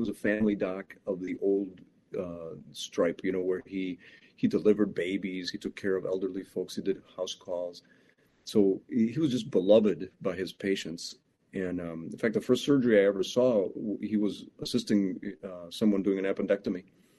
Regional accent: Chicago, Illinois, United States; now in Wausau, United States; Well, I grew up in Chicago, and so I did a lot of my training in Chicago, medical school, and then cardiac surgery eventually in Chicago.

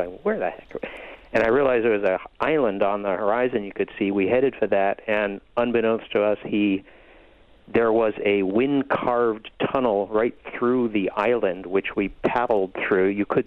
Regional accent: Maine, United States; I grew up in Maine and really have a fondness for sea kayaking.

